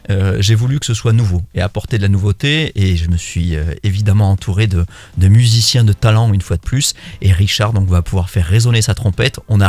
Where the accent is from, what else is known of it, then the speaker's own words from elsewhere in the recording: Montpellier, Occitanie, France; born there; also born or lived in Paris; Moi, je suis né à Montpellier. Je suis parti à la capitale. J'ai fait mes valises. J'ai vécu donc 20 ans à Paris.